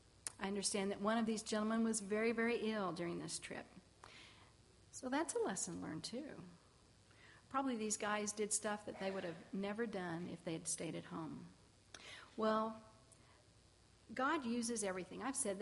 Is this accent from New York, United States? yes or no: no; Baytown, Texas, United States; Well, I was born and raised in Baytown, Texas, and the end of the earth this time, the first time, was Baton Rouge, Louisiana.